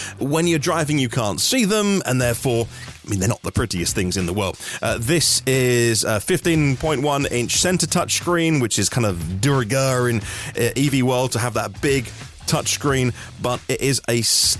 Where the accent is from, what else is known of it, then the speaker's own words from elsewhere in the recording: East of England, United Kingdom; I'm a Norfolk boy. I grew up in Norfolk.